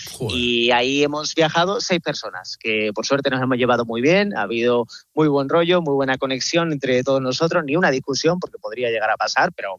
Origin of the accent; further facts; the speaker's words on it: Extremadura, Spain; Yo soy de Extremadura, que allí, como bien sabes, poco mar tenemos